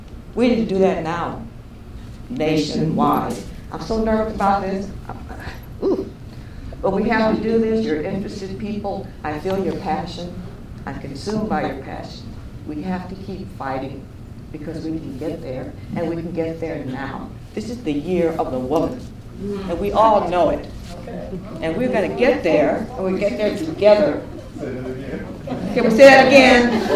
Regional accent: California, United States; I came from California and we have the largest child welfare population in the country.

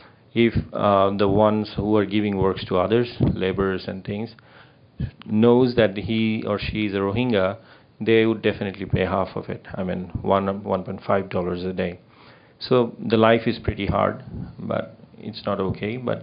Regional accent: Bangladesh; as we are talking a lot about Bangladesh, and I'm from Bangladesh, I think I should say something

